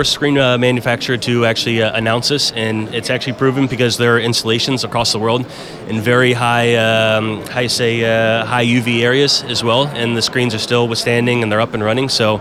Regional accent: Cincinnati, Ohio, United States; moved away; Yeah, I'm born and raised in Cincinnati, Ohio. So, but I've been living in Europe for close to 13, 14 years now.

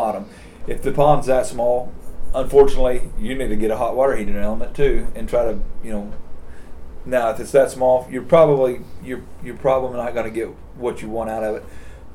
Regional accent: Missouri, United States; You know, I grew up in Southwest Missouri, and I grew up on a farm.

